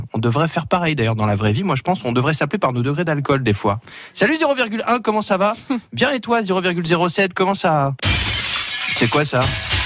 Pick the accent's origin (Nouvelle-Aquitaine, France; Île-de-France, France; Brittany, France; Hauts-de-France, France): Hauts-de-France, France; pourtant moi je viens du Nord